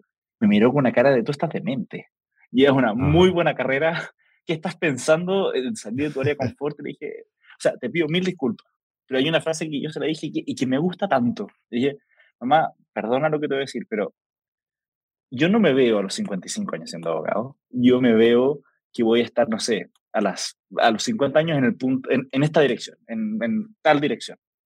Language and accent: Spanish; Santiago, Santiago Metropolitan Region, Chile; Chileno, nacido y criado en Santiago de Chile, que es la capital de Chile.